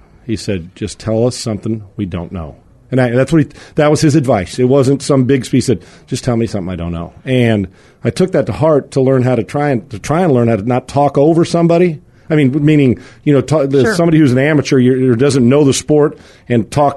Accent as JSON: {"language": "English", "town": "San Diego", "region": "California", "country": "United States", "tie": "born or raised there", "said": "I was down in San Diego, my hometown."}